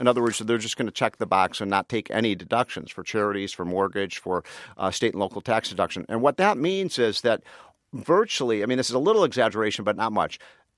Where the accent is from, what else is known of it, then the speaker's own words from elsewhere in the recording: Chicago, Illinois, United States; I'm from Chicago, Illinois.